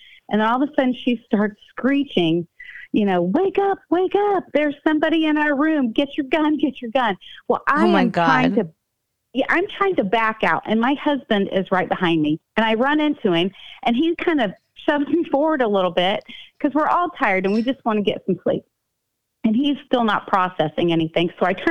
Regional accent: Midwest, United States; We're from the Midwest.

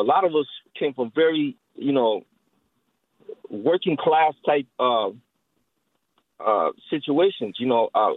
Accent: Philippines; we were very, very chauvinistic about this idea of being Filipino

